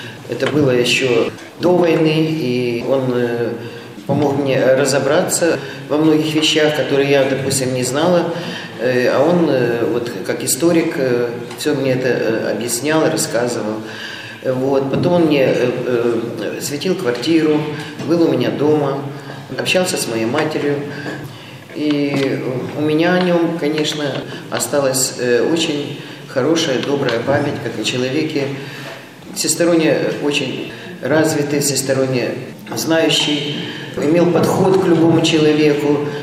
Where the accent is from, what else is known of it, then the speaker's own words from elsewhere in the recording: Kyiv, Ukraine; Ну, он киевлянин, я киевлянка, много общего